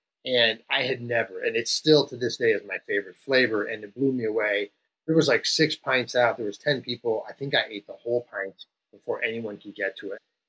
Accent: Chicago, Illinois, United States; I grew up in Chicago and there was a Haagen-Dazs actual location in this city, 10 minutes from my house.

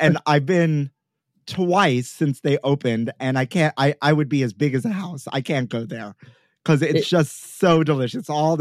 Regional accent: New York City, New York, United States; You know, I grew up here in New York City, born and raised.

